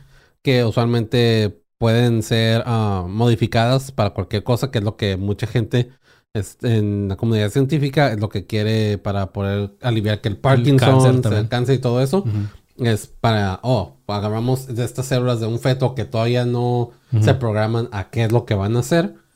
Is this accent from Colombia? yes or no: no; United States; Soy gringo, debería de saber cómo pronunciar esa madre.